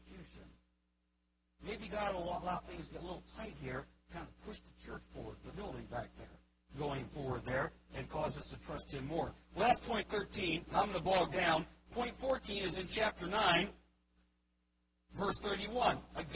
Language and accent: English; Cleveland, Ohio, United States; born there; I was born in Cleveland, in case you didn't get that.